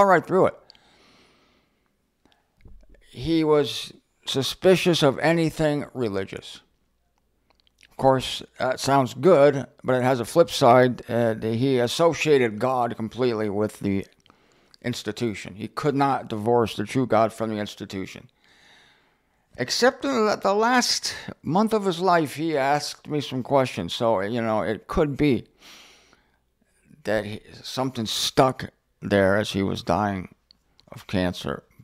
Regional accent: Canton, Ohio, United States; You know, I was raised in Canton, Ohio, and we went to St. Joan of Arc Catholic Church on West Tuscarawas Street my whole life

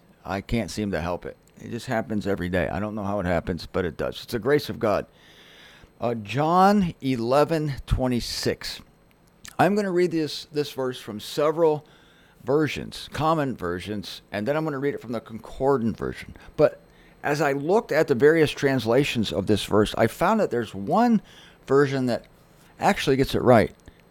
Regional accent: Fort Lauderdale, Florida, United States; Fort Lauderdale, Florida. Yes, sir. Yes, ma'am. I'm proud of my hometown here. So I'm rocking the Fort Lauderdale hat.

